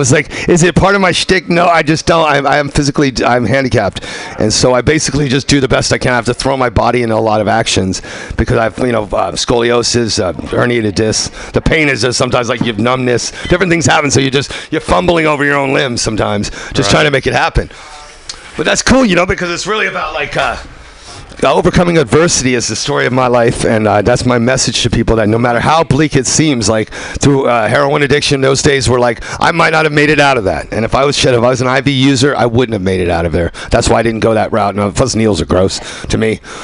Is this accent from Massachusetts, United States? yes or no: no; New York, United States; When somebody challenges me to a fight, I'm from New York. If you're from New York, you know what it's like a little bit.